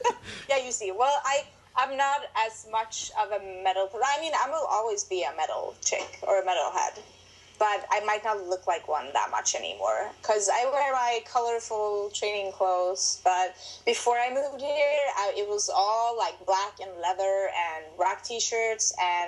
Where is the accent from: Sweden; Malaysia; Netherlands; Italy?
Sweden; now in New York, United States; Well, I'm from Sweden. I've been in New York for about 2 years.